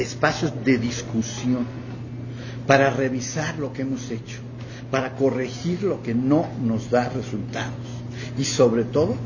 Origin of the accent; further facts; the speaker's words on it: Mexico; los que pagamos las consecuencias somos los mexicanos.